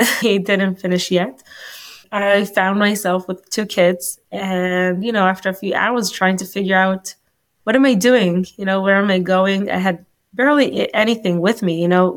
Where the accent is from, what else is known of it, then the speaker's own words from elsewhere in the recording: Dolev, Israel; I grew up in Dolev. It's a small settlement next to Modi'in in Israel. And I come from a Zionist religious family.